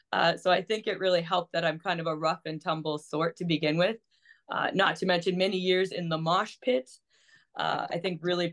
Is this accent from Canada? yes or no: yes; Toronto, Ontario, Canada; we're from Toronto, so it's a great nightlife.